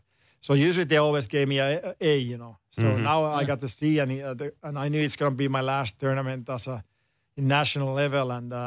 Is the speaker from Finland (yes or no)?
yes; Finland; English is a second language; growing up in Finland